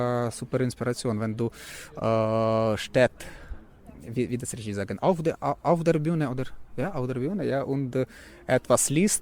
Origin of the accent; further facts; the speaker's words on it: Luhansk, Luhansk Oblast, Ukraine; German is a second language; moved away; Voroschilowgrad, das ist meine Heimatstadt in der Ostukraine, ja. Jetzt heißt er Luhansk, war in der Sowjetzeit Voroschilowgrad